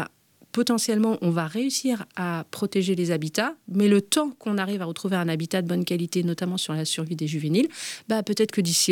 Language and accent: French; Brittany, France; Et chez nous, en fait, en Bretagne, on a quand même maintenant 29 rivières où il y a au moins une mulette.